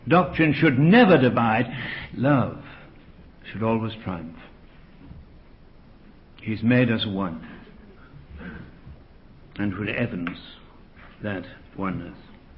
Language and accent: English; England, United Kingdom; I say that as an Englishman, but it is.